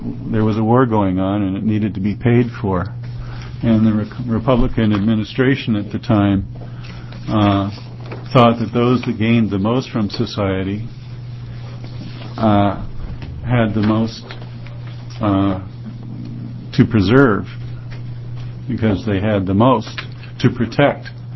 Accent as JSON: {"language": "English", "town": "Portland", "country": "United States", "said": "I'm a carpenter from Portland."}